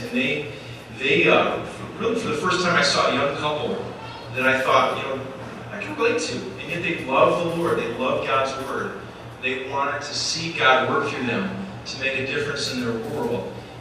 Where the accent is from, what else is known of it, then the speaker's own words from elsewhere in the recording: Michigan, United States; And I'm from Michigan, so I didn't know this part of the country too well.